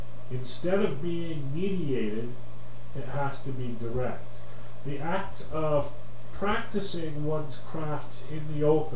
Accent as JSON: {"language": "English", "country": "Canada", "said": "The longer answer is, I'm a Canadian"}